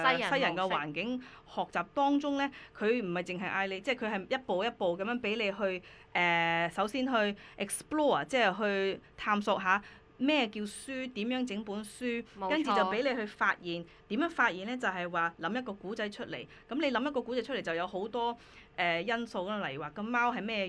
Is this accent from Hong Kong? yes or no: no; United Kingdom; 我以前細個喺英國嗰度，喺外國人長大嘅地方嘅小朋友咧